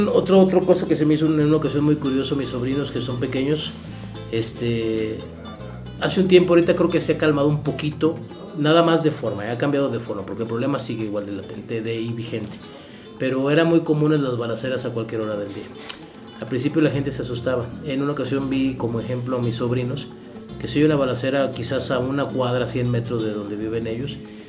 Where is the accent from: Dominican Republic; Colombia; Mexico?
Mexico; Tampico, Tamaulipas; soy de Tampico, Tamaulipas. No radico actualmente ahí, pero bueno, voy muy seguido, mi familia está allá, mi madre, mis hermanos.